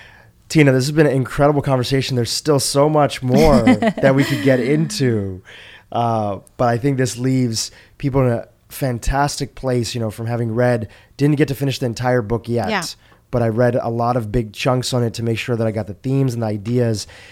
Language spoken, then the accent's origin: English; Kenya; born there; my family was born in Kenya. I was born in Kenya.